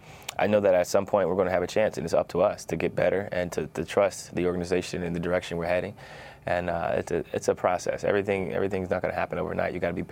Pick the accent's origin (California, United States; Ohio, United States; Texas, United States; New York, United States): Ohio, United States; Canton; Like, I come from Canton, Ohio.